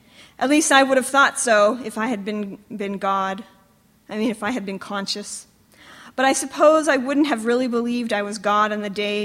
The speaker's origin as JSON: {"language": "English", "region": "Virginia", "country": "United States", "said": "I was like, I'm Mennonite, and I'm from Virginia."}